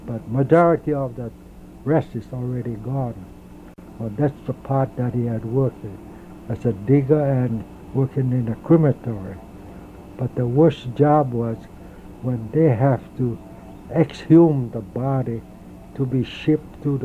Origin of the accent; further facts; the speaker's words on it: Honolulu, Hawaii, United States; born there; As I had mentioned, I was born in Jack Lane, Nuanu. Then from there, my father used to be a farmer raising flowers, and go out paddling in a neighborhood.